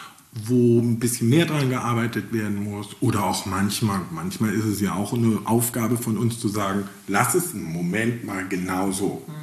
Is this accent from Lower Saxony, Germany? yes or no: no; Mecklenburg-Vorpommern, Germany; Wir sind Mecklenburger, wir reden nicht so viel.